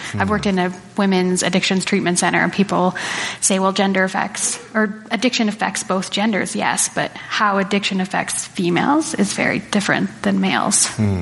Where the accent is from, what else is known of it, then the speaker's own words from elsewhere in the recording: Western Canada, Canada; I'm white and I was raised in Western Canada